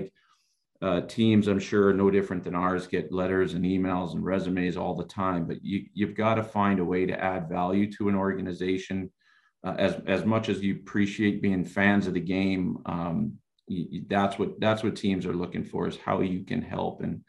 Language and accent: English; New York, United States; I grew up in Rockland County, New York, loving the Rangers, but we had the Islanders and the Devils